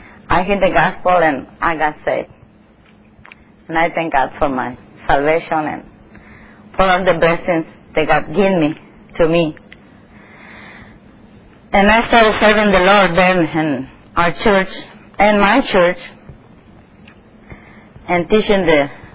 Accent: Mexico; English is a second language; I am from Mexico. You see here, Mexico. See? And I grew up in Catholic home, like most Mexicans, right?

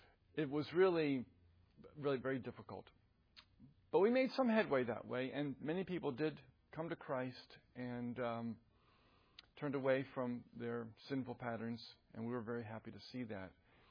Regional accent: New Jersey, United States; I was born and raised in New Jersey. Don't judge me.

